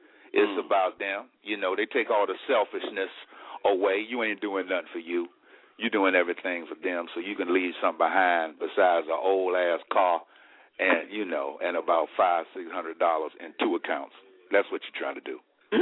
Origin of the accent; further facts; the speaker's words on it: Charlotte, North Carolina, United States; Because listen, I'm from Charlotte.